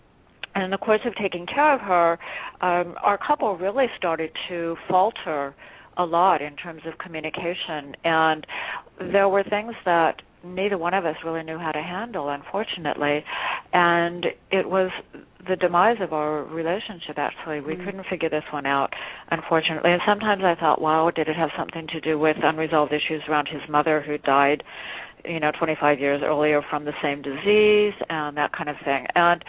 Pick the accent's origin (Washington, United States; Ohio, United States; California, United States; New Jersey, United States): California, United States; Los Angeles; I was born and raised in Los Angeles, right here near the beach, and in my early 20s, I went to France to study French